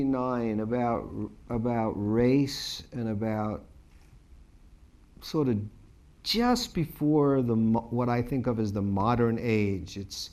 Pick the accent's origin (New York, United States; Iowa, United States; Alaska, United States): New York, United States; It was based on a true story that had an impact on me growing up in New York.